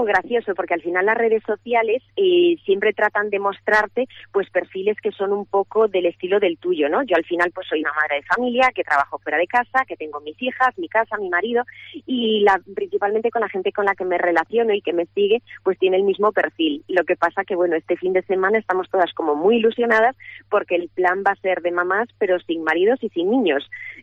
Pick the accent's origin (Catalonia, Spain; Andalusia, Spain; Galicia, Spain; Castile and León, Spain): Galicia, Spain; mi familia es de Ogrove y yo pues vivo en Ribaduña desde que me casé. La familia de mi marido es de allí.